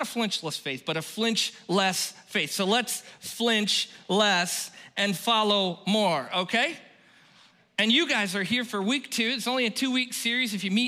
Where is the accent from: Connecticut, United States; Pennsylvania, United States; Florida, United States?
Florida, United States; Fellsmere; Yuppies can pick up chicken bones at Publix, but I'm from Fellsmere.